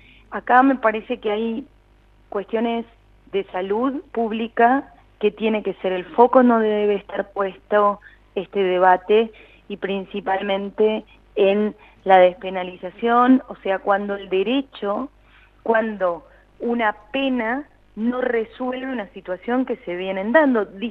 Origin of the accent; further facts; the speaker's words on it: Argentina; como argentinos